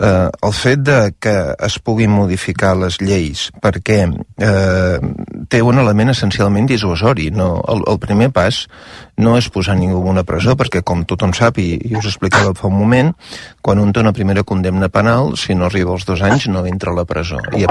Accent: Mataró, Catalonia, Spain; jo sóc de Mataró.

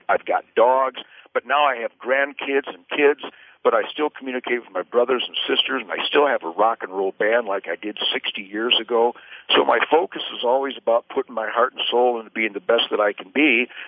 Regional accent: Detroit, Michigan, United States; born there; now in Texas, United States; I was born in Detroit.

